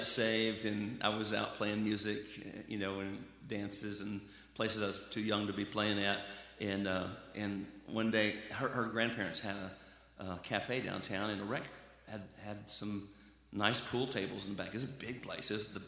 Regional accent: Arkansas, United States; We grew up in Arkansas, and Jan and I got married real young.

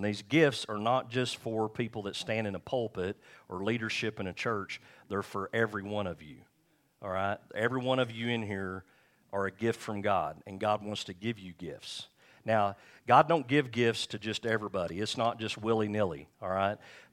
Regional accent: England, United Kingdom; And we all think, because we're English, we're like, well, they all spoke English.

